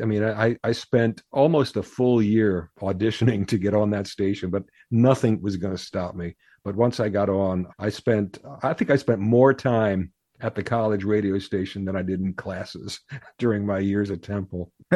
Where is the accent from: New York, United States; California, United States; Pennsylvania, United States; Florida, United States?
Pennsylvania, United States; Philadelphia; even though I grew up in Philadelphia, I split my time between South Philly, which was my urban experience, and a small suburb about 3 miles away from the edge of the city.